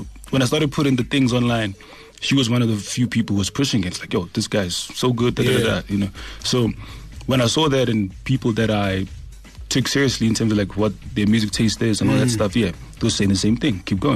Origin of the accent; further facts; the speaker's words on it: Seychelles; growing up in Seychelles, so the dynamic in Seychelles in terms of music, and that's just the culture there.